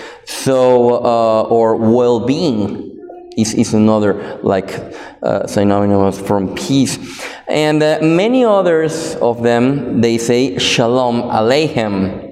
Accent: Guatemala City, Guatemala Department, Guatemala; first language Spanish; English is a second language; As you know, I'm from Guatemala City, and my main language or my native language is Spanish, Español, right?

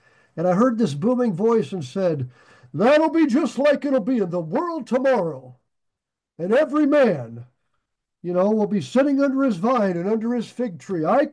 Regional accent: Nebraska, United States; I grew up in Nebraska. I love the wide open spaces.

